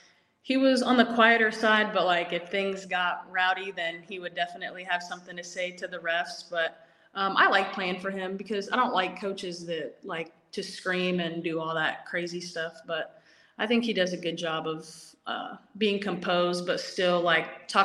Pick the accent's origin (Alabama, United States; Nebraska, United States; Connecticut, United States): Nebraska, United States; Omaha; Okay, so I'm originally from Omaha, Nebraska.